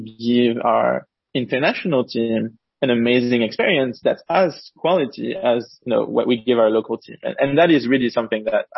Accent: France; You know, I'm from France originally.

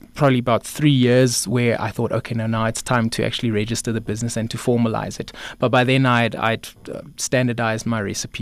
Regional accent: Paarl, Western Cape, South Africa; But I come from Paarl in the Western Cape, and pretty much everybody has a poiki pot.

